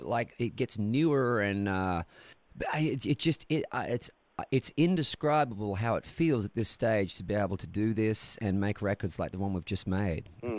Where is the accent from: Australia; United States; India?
Australia; So it's just the sort of culture I grew up in Australia. But my dream was always to hopefully one day move to Nashville.